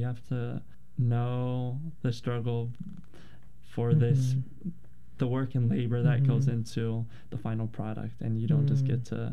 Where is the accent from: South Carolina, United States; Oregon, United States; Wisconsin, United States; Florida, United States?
Oregon, United States; Portland; Yeah, like I grew up here in Portland